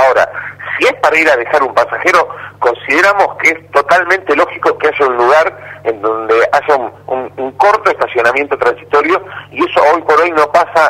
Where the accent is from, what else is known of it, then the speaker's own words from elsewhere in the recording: Rosario, Santa Fe, Argentina; somos todos los rosarinos en definitiva